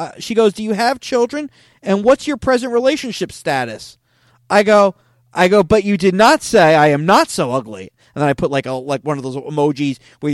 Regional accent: Canada; now in New York, United States; I grew up mainly in Canada

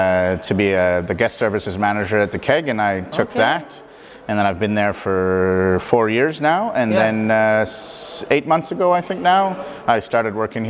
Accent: Nova Scotia, Canada; moved away as an adult; Originally from Nova Scotia.

